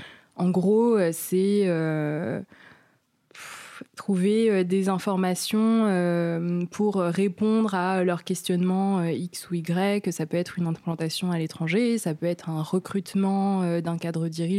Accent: Saint-Germain-en-Laye, Île-de-France, France; Alors, j'ai 28 ans, ouais. Je viens de Saint-Germain-en-Laye, ouais. Petite banlieue chic de Paris.

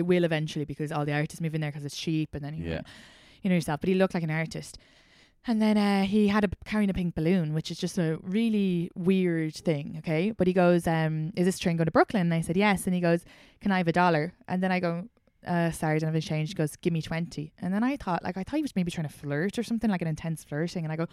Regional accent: Leinster, Ireland; I grew up outside Dublin

